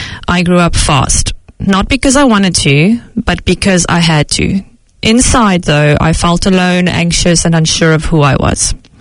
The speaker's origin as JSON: {"language": "English", "town": "Cape Town", "region": "Western Cape", "country": "South Africa", "tie": "born there", "said": "I was born in Cape Town, South Africa, into a family that looked good from the outside, but was a bit chaotic on the inside."}